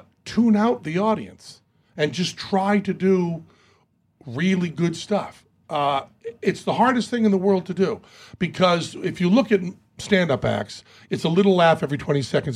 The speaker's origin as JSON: {"language": "English", "country": "United States", "said": "No, you're American. I'm an American."}